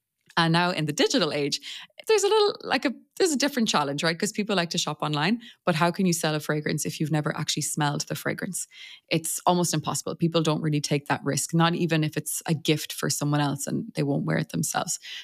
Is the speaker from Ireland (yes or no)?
yes; Ireland; moved away; also born or lived in Paris / Geneva; I'm originally from Ireland, but I've been living in Paris and Geneva and soon Paris again for the last 10 or so years.